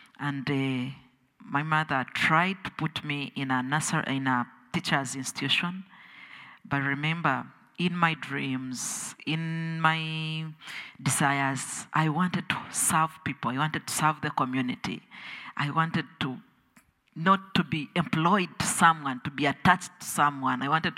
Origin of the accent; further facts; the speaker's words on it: Uganda; I'm from Uganda